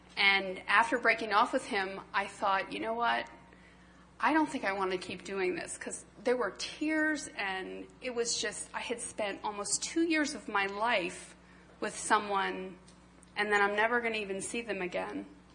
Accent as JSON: {"language": "English", "region": "Maryland", "country": "United States", "tie": "born or raised there", "said": "I grew up in Maryland, and I grew up with a dad who wasn't saved, a mom who was"}